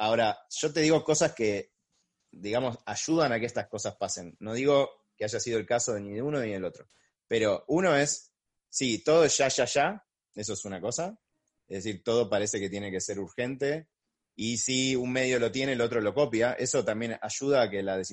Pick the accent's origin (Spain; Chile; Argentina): Argentina; Buenos Aires; somos porteños, y estamos en la ciudad de Buenos Aires